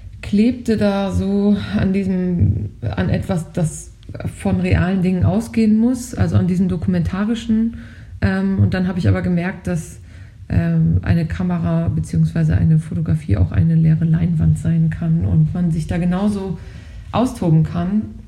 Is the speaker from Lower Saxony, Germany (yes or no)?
yes; Lower Saxony, Germany; Ja, ich bin Ostfriesin.